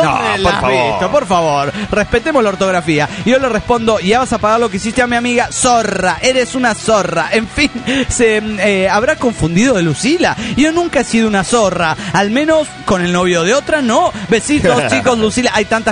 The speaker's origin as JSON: {"language": "Spanish", "region": "Lima", "country": "Peru", "said": "de Lima, Perú."}